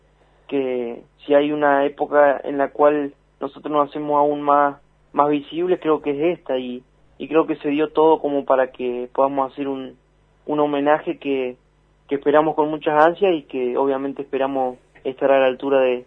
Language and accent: Spanish; El Maitén, Chubut, Argentina; gracias a Dios me agarró acá en mi pueblo, el Maitén